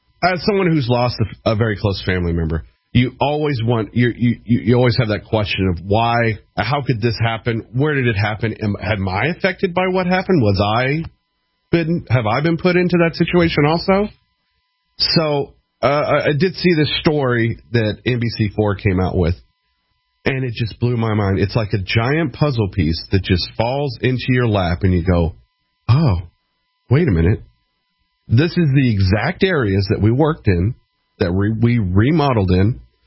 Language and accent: English; Thousand Oaks, California, United States; Basically, I mean, I grew up in Thousand Oaks, California, and that whole area, Thousand Oaks, Simi Valley, Canoga Park, Northbridge, it's a giant area. It's north of L.A.